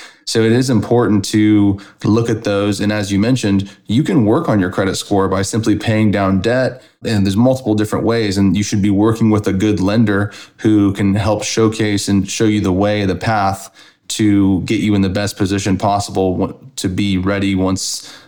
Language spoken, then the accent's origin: English; Long Beach, California, United States; I mean, I went to college in Long Beach, and I grew up in Long Beach for probably about 15 years